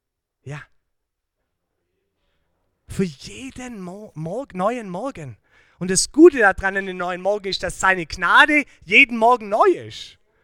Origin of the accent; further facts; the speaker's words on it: Germany; now in Canada; ich bin jetzt schon so lange in Kanada, dass ich auch nicht mehr nur Deutsch bin. Ich sitze zwischen zwei Stühlen. Ich bin nicht mehr voll Deutsch, aber ich bin auch nicht voll Kanadisch.